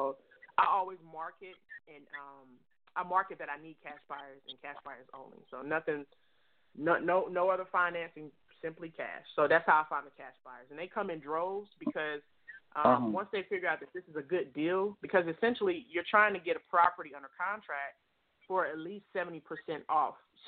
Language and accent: English; North Carolina, United States; I was sticking to this Fayetteville, North Carolina area because I had knew the area. I'm actually from North Carolina.